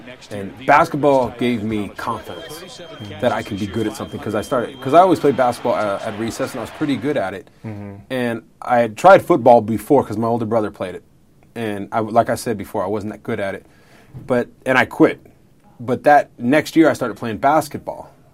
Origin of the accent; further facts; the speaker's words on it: California, United States; Southern California, surfing. That was kind of what I did.